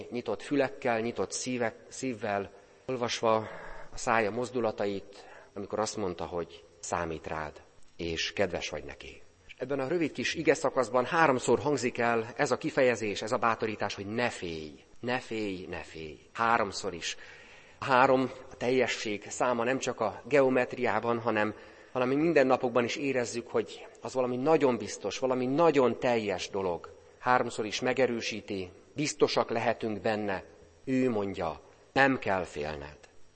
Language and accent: Hungarian; Hungary; És lehet, hogy mi magunk is, talán magyarként, ezekben a napokban, ezekben a hónapokban